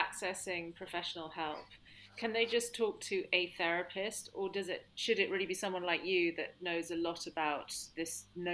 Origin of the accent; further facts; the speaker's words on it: United Kingdom; especially being very British